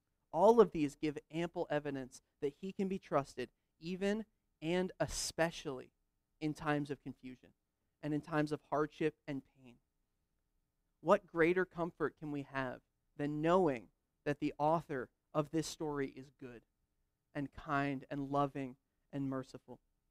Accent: Wilmington, Delaware, United States; So I grew up in Wilmington, Delaware.

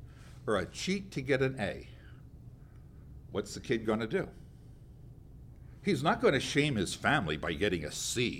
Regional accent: United States; Guilt and innocence is because I grew up in America. But with my Palestinian background and thinking, there's that piece of it.

